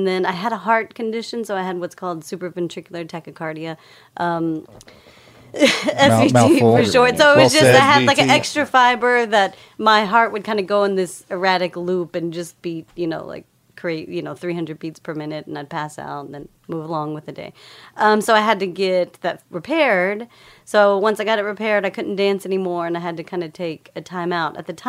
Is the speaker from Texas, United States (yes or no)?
yes; Lubbock, Texas, United States; So I grew up in Lubbock, Texas. Shy, introverted kid also